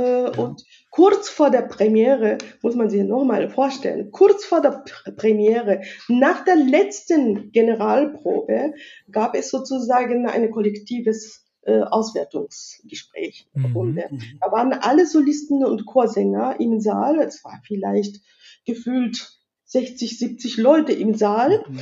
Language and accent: German; Japan; also ich als Japanerin würde auf der deutschen Bühne Kabuki-Theater im schlechtesten Qualität darbieten